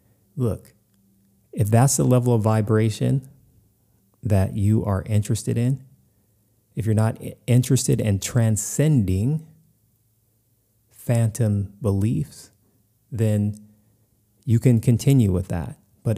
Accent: United States; Growing up in America, you know, meat and dairy is like breathing air.

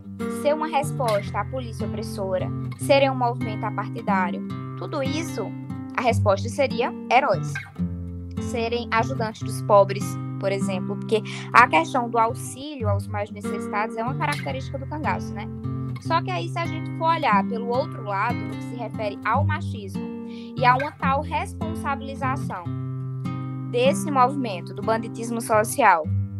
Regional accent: Northeast Brazil, Brazil; enquanto nordestinos e nordestinas

